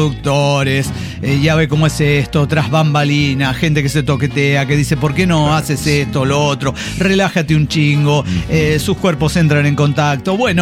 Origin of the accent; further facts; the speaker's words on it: Bolivia; porque yo como madre boliviana que soy me canso.